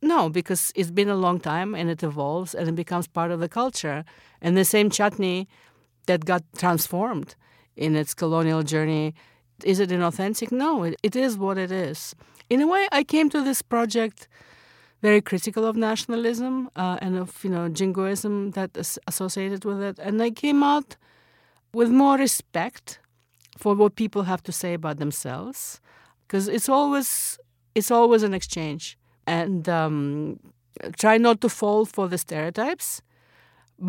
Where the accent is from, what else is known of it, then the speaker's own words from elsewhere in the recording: Moscow, Russia; And I grew up eating it in Moscow. My mom made it.